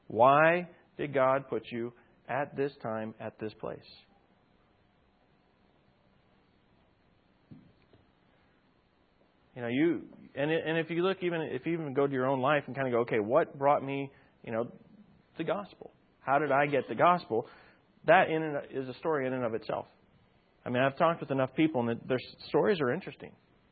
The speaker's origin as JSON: {"language": "English", "country": "United States", "tie": "born there", "said": "So even though I was born in America, that didn't save me."}